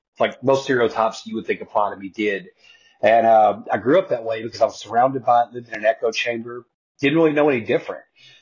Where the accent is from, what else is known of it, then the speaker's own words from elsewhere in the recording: Arkansas, United States; I grew up in Arkansas. My grandparents grew up with John H. Johnson when they were little kids in Arkansas City, Arkansas.